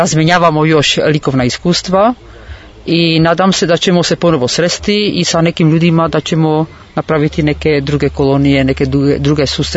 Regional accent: Jeseník, Olomouc Region, Czechia; Serbian is a second language; ja dolazim iz Češke, iz grada Jesenjik, to je isto ovako u planini

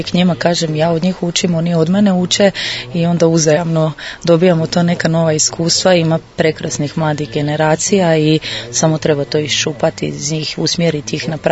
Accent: Osijek, Osijek-Baranja County, Croatia; dolazim iz Osijeka.

